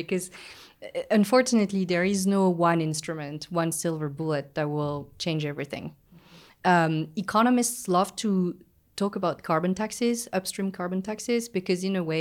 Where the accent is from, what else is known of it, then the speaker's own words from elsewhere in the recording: France; I come from France